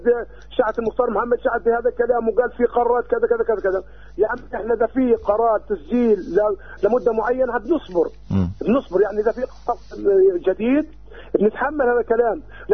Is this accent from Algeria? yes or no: no; Palestine; احنا كنا فلسطينيين يعني.